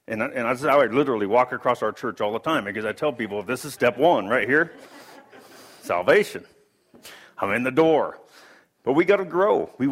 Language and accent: English; Pagosa Springs, Colorado, United States; now in Albuquerque, United States; I'm actually from Colorado. I grew up in Pagosa Springs, and I forgot how dry it was here.